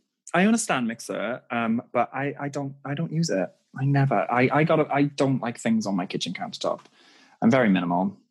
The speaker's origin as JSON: {"language": "English", "country": "United States", "said": "I'm very American."}